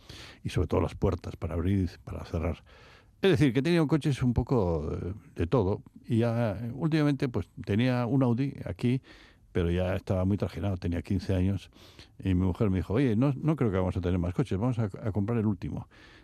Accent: Venezuela; born there; Bueno, yo nací en Venezuela, en el exilio de mis aitas

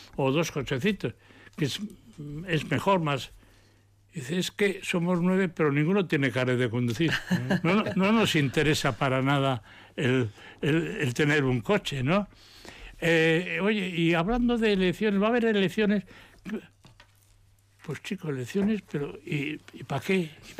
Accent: Basque Country, Spain; Que no tenemos que pensar que somos más, como vasco, los más listos del mundo.

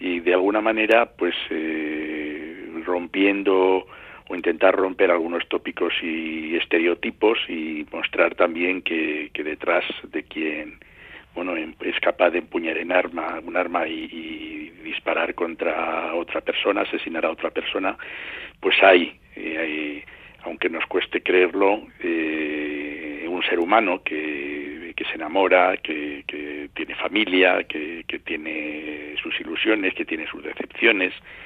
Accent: Madrid, Community of Madrid, Spain; Soy de Madrid, pero he tenido, una vinculación muy estrecha con el País Vasco.

